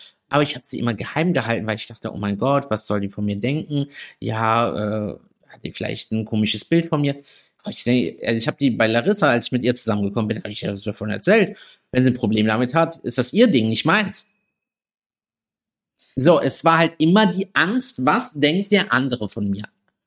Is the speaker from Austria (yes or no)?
no; Southern Italy, Italy; ich komme aus Süditalien. Da sind viele Männer sehr konservativ eingestellt.